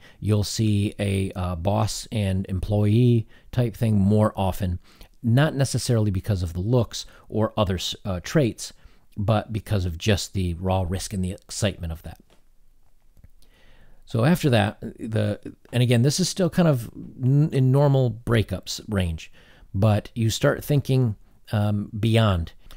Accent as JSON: {"language": "English", "country": "United States", "said": "Now, I've heard people pronounce it differently, but you know, I'm an American"}